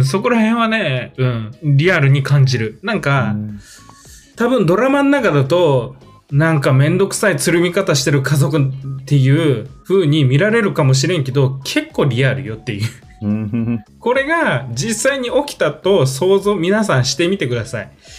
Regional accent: Aichi, Japan; 両親が沖縄の人間だけど俺自身は愛知育ちなんよ、

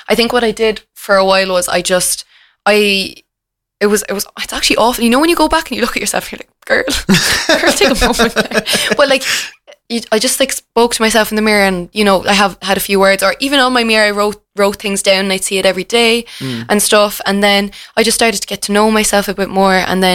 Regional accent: Ireland; But I don't think we like when people love themselves a bit too much as Irish people.

